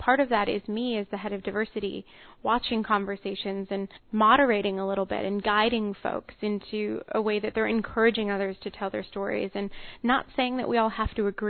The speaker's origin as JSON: {"language": "English", "country": "United States", "said": "So I'm a woman, I'm an American"}